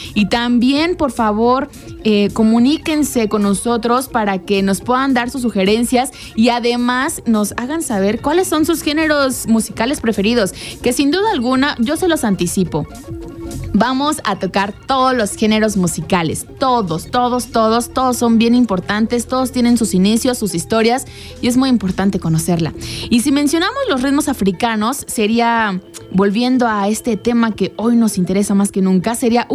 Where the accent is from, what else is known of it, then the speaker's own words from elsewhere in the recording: Mexico; para nosotros como mexicanos, que en algún momento y cada año celebramos la independencia de nuestro país